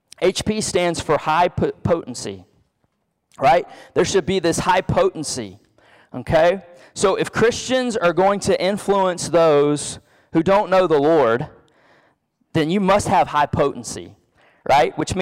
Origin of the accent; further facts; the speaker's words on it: Texas, United States; also born or lived in France; I grew up in Southeast Texas, real close to Louisiana, and so I love some Cajun food and spices